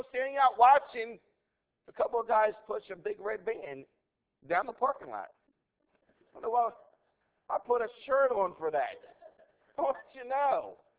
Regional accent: Baltimore, Maryland, United States; I'm from Baltimore, by the way, that's why I keep talking about Baltimore.

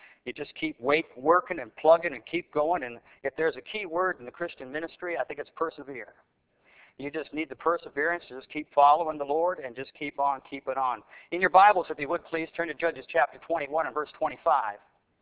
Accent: Canada; now in United States; I am a Canadian. I was born in Canada. I was educated in Canada.

